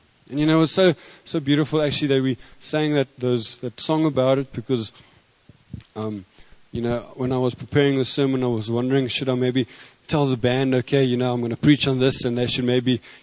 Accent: South Africa; he came to South Africa as a missionary and he had this to say about us as South Africans.

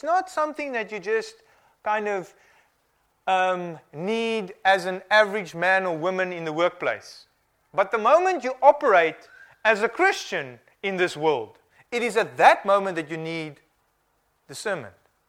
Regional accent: South Africa; now in England, United Kingdom; she knew that I was coming from England, and I'm going back to England and I'm living there, she knew I was South African

